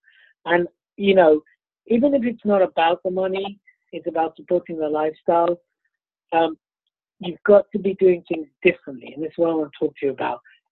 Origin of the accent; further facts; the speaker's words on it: United Kingdom; accent: British; I don't know if I kind of carry off as well as you do, Tanya, with a fabulous, with my British accent.